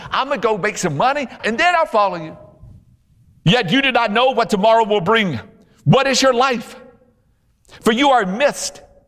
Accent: Louisiana, United States; See, I grew up in Louisiana. If it went 105 degrees with 102% humidity, you would think it was snow.

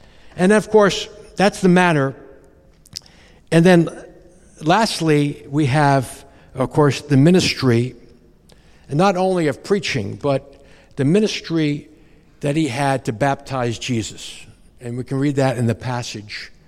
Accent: Short Hills, New Jersey, United States; I did not grow up in riches, okay? I'm from Short Hills, New Jersey. Look it up, richest town in the USA.

